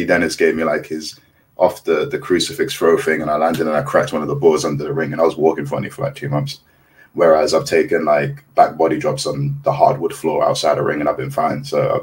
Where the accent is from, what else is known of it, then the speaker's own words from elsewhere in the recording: Kaduna, Kaduna State, Nigeria; I'm from up north, I'm from Kaduna